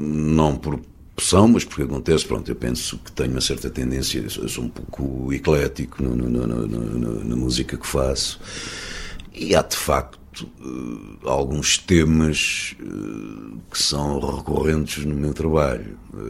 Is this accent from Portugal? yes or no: yes; Azores, Portugal; born there; os Açores onde eu nasci, estive fora muito tempo, mas regressei já há bastante tempo.